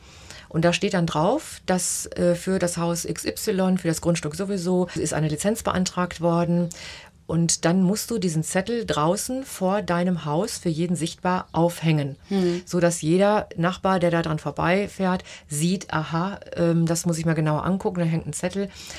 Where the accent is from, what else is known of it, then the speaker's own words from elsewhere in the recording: Germany; ich komme aus dem Mutterland der Mülltrennung.